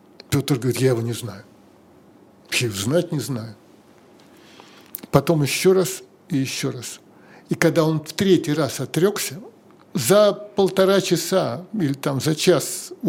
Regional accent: Moscow, Russia; я рос в Москве на Таганке в середине прошлого века.

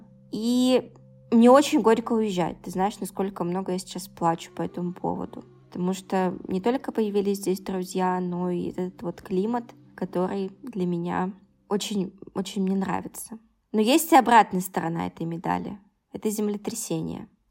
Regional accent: Yekaterinburg, Sverdlovsk Oblast, Russia; Но еще и большая разница с Москвой и с моим родным городом Екатеринбургом.

